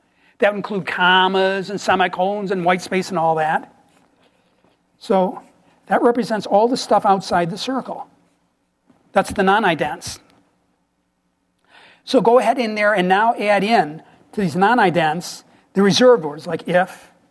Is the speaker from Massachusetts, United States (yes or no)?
no; Buffalo, New York, United States; I grew up in Buffalo, New York, and I remember in the 70s, there'd be the weather person.